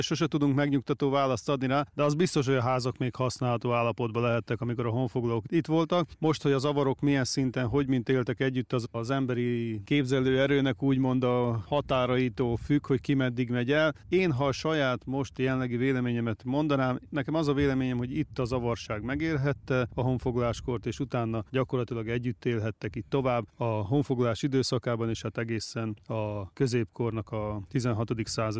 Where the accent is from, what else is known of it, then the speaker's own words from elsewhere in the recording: Szeged, Csongrád-Csanád, Hungary; én szegedi gyerek vagyok, nekünk mindig dél felé folyt a Tisza